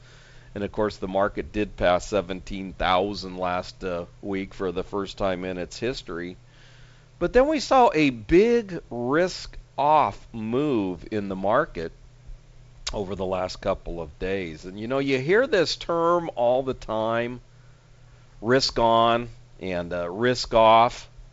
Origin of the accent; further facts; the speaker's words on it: San Diego, California, United States; coming to San Diego here in a few days. So interesting times here in my hometown.